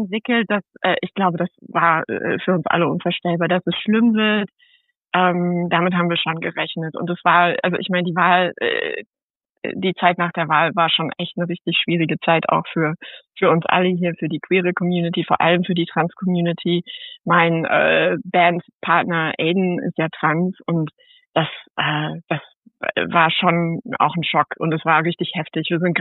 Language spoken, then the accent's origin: German; North Rhine-Westphalia, Germany; moved away as an adult; now in United States; Ich komme aus Norddeutschland, ich komme aus dem Münsterland und bin 2016 in die Staaten gekommen mit meiner Familie und mit meinem kleinen Kind damals.